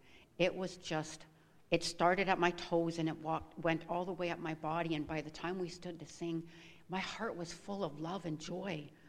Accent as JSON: {"language": "English", "town": "Dundas", "region": "Ontario", "country": "Canada", "said": "I come from Ontario, a very small town called Dundas. I was the last born in a family of four"}